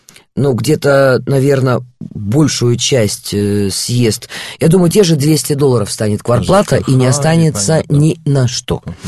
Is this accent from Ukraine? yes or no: yes; Yalta, Crimea, Ukraine; Наш, я выросла на Украине, да? Он наш. Я привыкла с детства с мамой в Ялте всю жизнь.